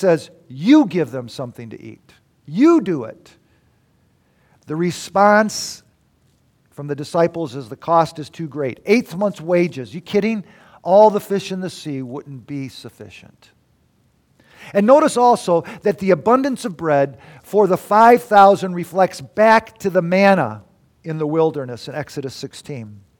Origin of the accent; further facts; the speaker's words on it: Detroit, Michigan, United States; because I was raised in Detroit.